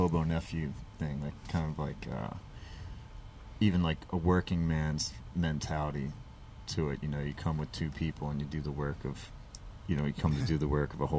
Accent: Ireland; Like since I'm Irish, you would think that these were like the first songs I learned on guitar

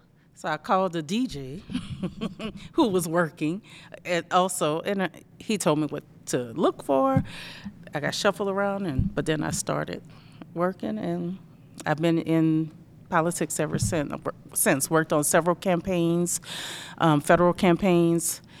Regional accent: New Orleans, Louisiana, United States; New Orleans, Louisiana.

